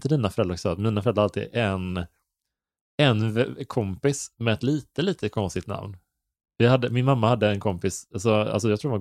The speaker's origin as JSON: {"language": "Swedish", "region": "Halland County", "country": "Sweden", "tie": "born or raised there", "said": "Liksom, Halland liksom."}